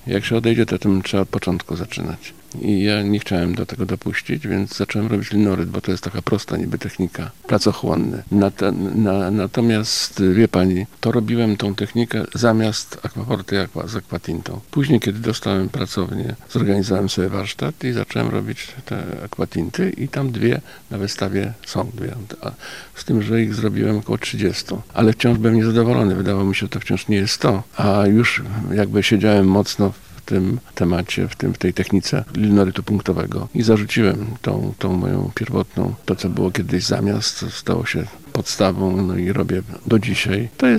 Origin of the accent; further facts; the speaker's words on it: Lublin, Lublin Voivodeship, Poland; born there; wróciliśmy do Lublina, bo jestem urodzony w Lublinie